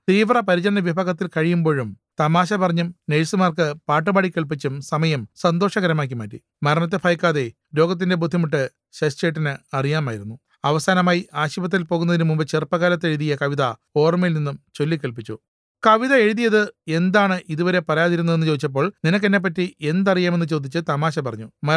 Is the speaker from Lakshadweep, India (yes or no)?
no; Kuttanad, Kerala, India; ഞങ്ങൾ രണ്ടുപേരും കുട്ടനാട്ടുകാർ, അടുത്ത ബന്ധുക്കളും.